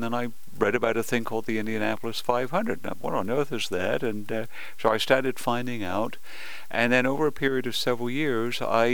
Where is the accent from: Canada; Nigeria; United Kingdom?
United Kingdom; England; now in United States; I grew up in England, and I was always aware of motor racing.